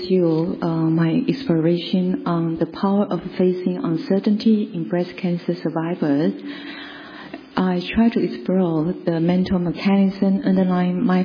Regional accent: Taiwan; I come from Taiwan

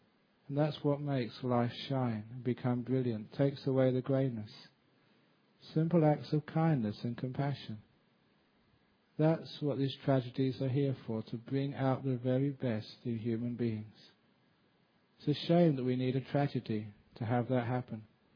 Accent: London, United Kingdom; because I came across them every now and again growing up in London.

